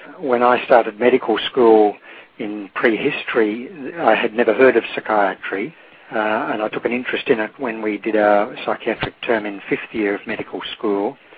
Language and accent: English; Australia; Being Australian, of course, we look for Australian publishers